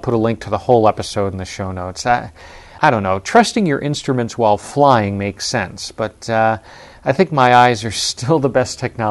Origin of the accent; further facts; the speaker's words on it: United States; And given that I'm an American, they've got I'll get in-seat power supply